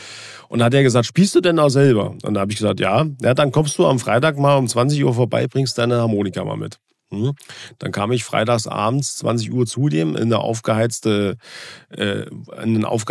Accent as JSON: {"language": "German", "region": "Thuringia", "country": "Germany", "tie": "born there", "said": "weil ich gebürtig aus Ivt da komme. Das ist ein Ort in Thüringen"}